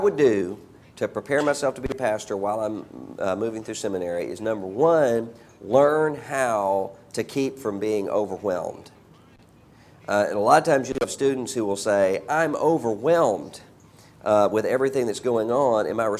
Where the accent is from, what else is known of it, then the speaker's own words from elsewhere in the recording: Biloxi, Mississippi, United States; And in my hometown, Biloxi, Mississippi, I can see things starting to rebuild and starting to come back.